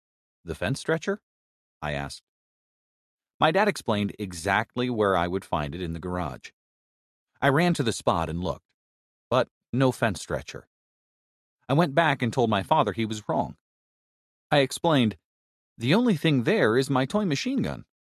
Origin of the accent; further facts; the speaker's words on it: Texas, United States; I'm from Texas, where nearly everyone shows up at church